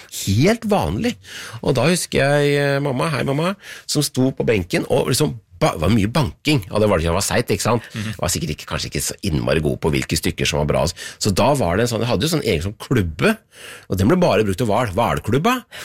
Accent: Tønsberg, Vestfold, Norway; har jeg sagt at jeg er fra Tønsberg forresten

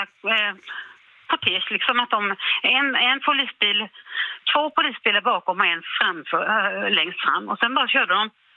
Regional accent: Kalmar, Kalmar County, Sweden; now in Gothenburg, Sweden; Och vi är från Kalmar från början, men vi utflyttade till Göteborg, både hon och jag.

